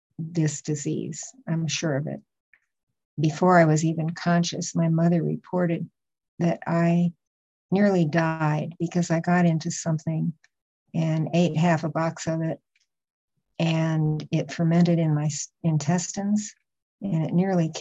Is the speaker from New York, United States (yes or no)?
no; Chicago, Illinois, United States; born there; I was born in Chicago, and I was born right before World War II. I'm 81 and a half at this point.